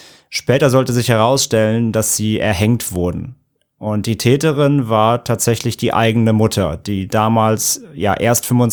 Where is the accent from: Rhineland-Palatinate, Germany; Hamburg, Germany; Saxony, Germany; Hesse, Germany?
Rhineland-Palatinate, Germany; Bad Neuenahr; das Verbrechen, ist in meiner Heimatstadt passiert, Bad Neuenahr in Rheinland-Pfalz